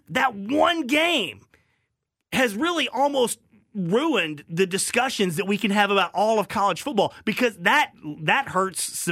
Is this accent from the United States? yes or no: yes; Arkansas, United States; I'm telling you, I'm from Arkansas.